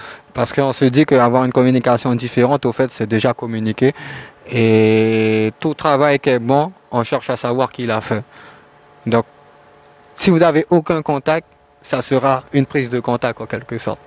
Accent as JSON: {"language": "French", "town": "Cayenne", "region": "French Guiana", "country": "France", "said": "Oui, je viens de Cayenne, mais j'aime découvrir l'intérieur de la Guyane qui est magnifique pour un Cayennais comme vous, comme moi, quand on est sur Cayenne la majorité du temps"}